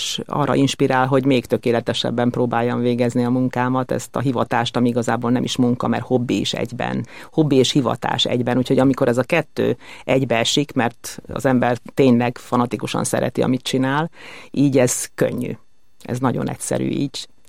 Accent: Székesfehérvár, Fejér, Hungary; Harmonikus, boldog gyerekkorom volt Székesfehérváron, értelmiségi, zeneszerető családban nőttem föl.

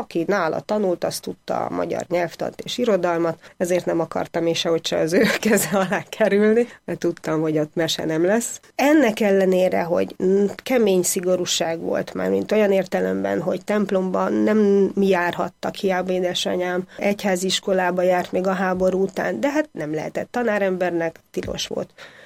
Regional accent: Ozun, Covasna, Romania; Én Erdélyben születtem, és annak is a legdéli csücskéjében, Uzon nevezetű községben, az nagyon közel van a határhoz, a régi határhoz, pár kilométer

